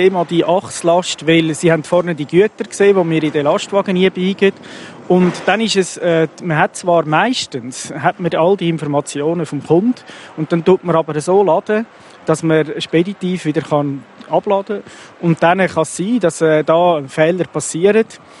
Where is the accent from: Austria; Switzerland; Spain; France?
Switzerland; da sind wir Schweizer